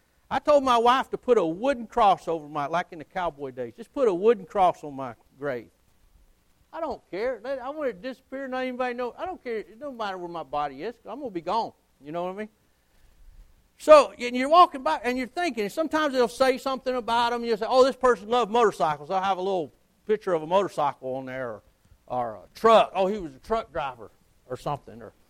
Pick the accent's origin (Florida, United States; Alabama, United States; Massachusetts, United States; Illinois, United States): Alabama, United States; You know, I have an advantage over most people, you know, because I'm from Alabama.